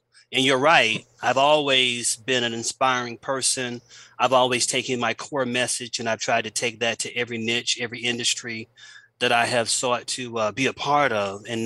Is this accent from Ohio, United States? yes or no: no; Miami, Florida, United States; with all the different cities that I've moved to since I left my hometown, Miami, being in the space of philanthropy.